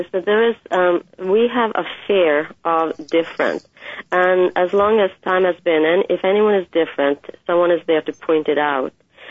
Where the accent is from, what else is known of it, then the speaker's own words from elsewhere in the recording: Norway; I grew up in Norway. And so when I was a little girl, about 12 years old, I started having pen pals from all over the world.